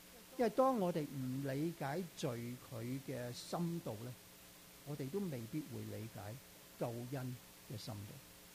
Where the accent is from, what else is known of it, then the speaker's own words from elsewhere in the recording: Florida, United States; 我只是想跑出線去 state tournament 啫嘛。我喺佛羅里達州長大啦。佛羅里達州好多好多黑人。